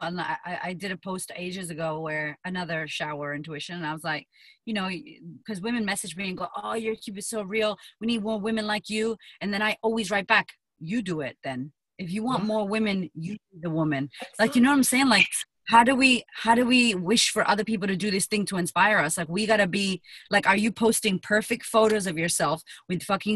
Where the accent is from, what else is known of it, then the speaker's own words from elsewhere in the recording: United States; accent: American; now in Australia; So I hope I still sound American. People in Australia don't think I'm Australian.